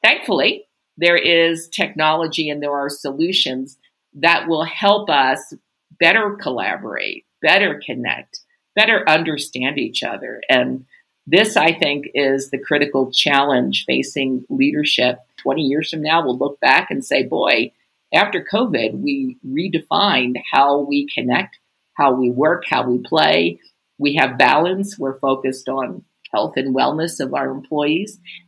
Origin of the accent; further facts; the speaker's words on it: Ecuador; I'm from Ecuador, you're in South Africa.